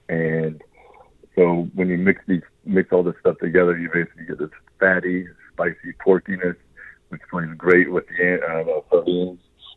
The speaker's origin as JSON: {"language": "English", "region": "Georgia", "country": "United States", "tie": "born or raised there", "lives_now": "New York, United States", "said": "I was born and raised in Georgia. I moved to New York, started learning to cook Italian food."}